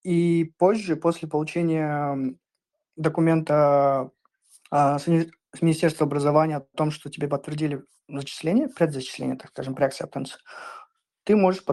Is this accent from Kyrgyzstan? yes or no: yes; Bishkek, Kyrgyzstan; also born or lived in Kurbu; now in Rome, Italy; Я родился в селе Курбу, в Войскольской области Кыргызстана. Детство провел в Бишкеке, где я окончил школу